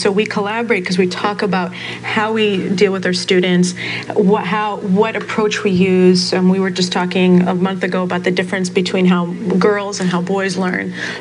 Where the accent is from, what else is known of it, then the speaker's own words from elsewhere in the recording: Russia; now in United States; I'm originally from Russia.